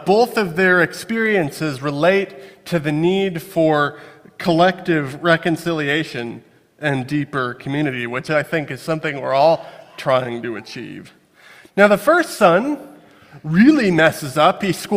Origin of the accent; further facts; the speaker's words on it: Neenah, Wisconsin, United States; So I grew up in Neenah, which is not quite as small as this town, but still pretty small and pretty white and pretty ethnically homogenous.